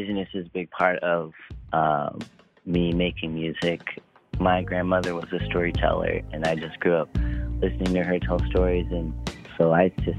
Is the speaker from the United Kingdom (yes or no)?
no; Anchorage, Alaska, United States; I'm from Anchorage, so I've just been playing for the same crowd.